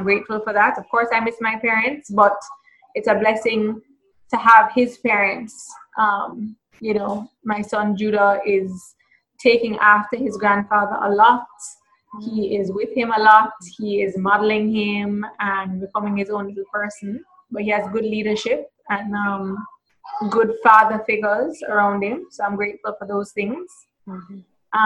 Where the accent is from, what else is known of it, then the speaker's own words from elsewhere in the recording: Trinidad & Tobago; now in United States; I grew up in the Caribbean, so I knew what I was going